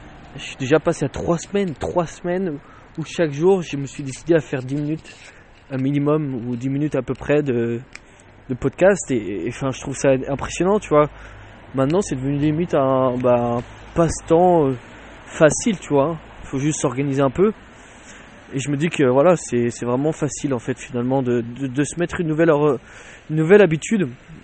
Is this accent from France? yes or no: yes; Nantes, Pays de la Loire, France; mais moi je viens de Nantes.